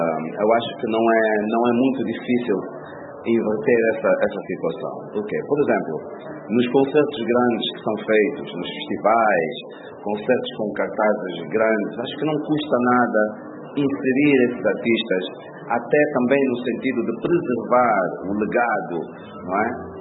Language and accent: Portuguese; Angola; Eu digo, como angolano, é um prazer enorme para mim cantar em outros pontos do mundo